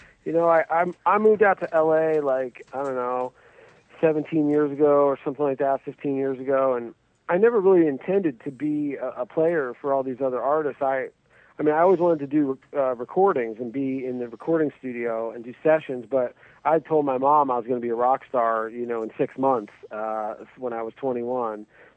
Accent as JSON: {"language": "English", "region": "New Jersey", "country": "United States", "tie": "born or raised there", "also_born_or_lived": "Philadelphia", "said": "I'm from South Philadelphia, South Jersey area. I was born in Philly, and have relatives in Philadelphia and South Jersey. I went to high school in Jersey"}